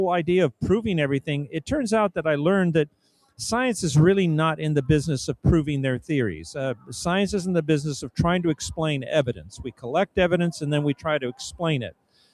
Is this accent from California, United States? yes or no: yes; Los Angeles, California, United States; born there; I was born in East L.A.